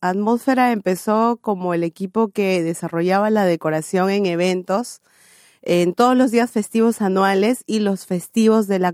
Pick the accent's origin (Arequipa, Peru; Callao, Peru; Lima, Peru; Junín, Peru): Junín, Peru; Huancayo; Soy de Huancayo, sí.